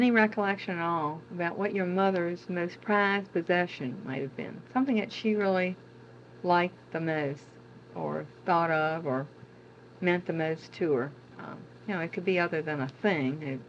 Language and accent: English; Norfolk, Virginia, United States; I was raised in Norfolk, Virginia